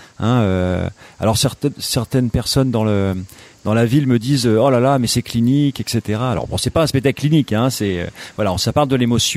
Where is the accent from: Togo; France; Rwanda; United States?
France; South-West; si tu ne prononces pas le S, comme on est du Sud-Ouest